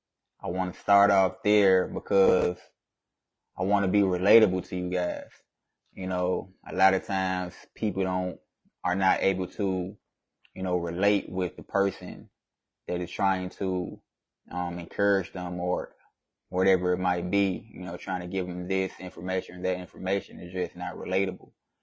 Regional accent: Memphis, Tennessee, United States; also born or lived in Washington, District of Columbia, United States / Maryland / West Virginia / Virginia Beach; I'm from Memphis, Tennessee. Where I was born in DC, Washington, DC, and I was raised in Atlanta, Maryland area. Kind of moved around a little bit, pops was in the military.

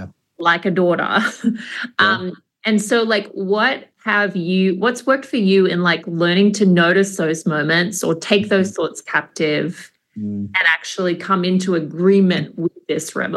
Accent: Australia; because being an Aussie, I'll like hang in the background and like, everyone else go.

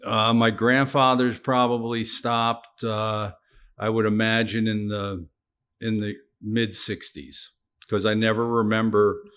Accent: Norwalk, Connecticut, United States; So I was born and brought up in Norwalk, Connecticut, born in 1960. So, you know, Connecticut in the 60s and 70s, and mom and dad and a younger sister.

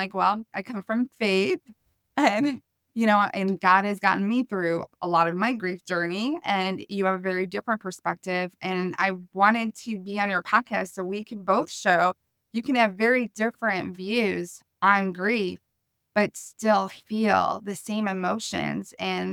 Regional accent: Chicago, Illinois, United States; English is a second language; And I come from Chicago. Both of my parents were immigrants. My dad was from Lithuania. My mom was from Germany. I actually didn't speak English, even though I was born in Chicago, until I was 5 years old.

